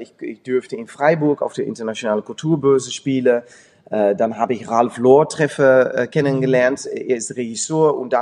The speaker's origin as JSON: {"language": "German", "town": "Amersfoort", "region": "Utrecht", "country": "Netherlands", "also_born_or_lived": "Amsterdam", "second_language": "German", "lives_now": "Arnhem, Netherlands", "said": "Ja, ich komme aus Amersfoort in den Niederlanden, Mitte der Niederlande, habe auch lange Zeit in Amsterdam, lange Zeit, aber einige Jahre in Amsterdam gewohnt und jetzt in Arnhem."}